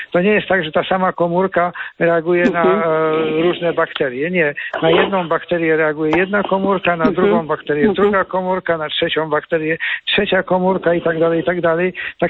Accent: Gdynia, Pomeranian Voivodeship, Poland; Czy pani wie, że ja jestem gdynianinem?

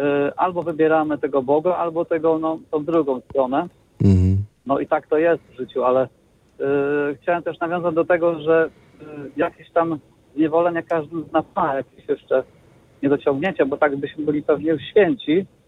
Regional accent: Chojnice, Pomeranian Voivodeship, Poland; ja jestem w trasie, jestem z Chojnic, ale teraz jestem w trasie

